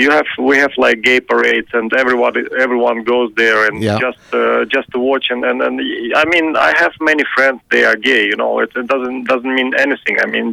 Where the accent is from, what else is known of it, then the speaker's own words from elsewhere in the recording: Ukraine; born there; English is a second language; Actually, I was born in Ukraine.